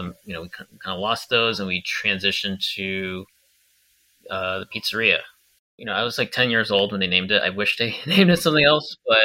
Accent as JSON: {"language": "English", "region": "New York", "country": "United States", "said": "Like, despite being a New Yorker, it's New England Greek style pizza, right?"}